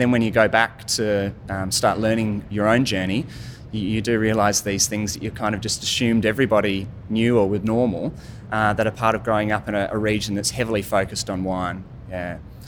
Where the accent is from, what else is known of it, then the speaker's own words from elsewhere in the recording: South Australia, Australia; all of us growing up in the Barossa having an affinity and a connection with the wine industry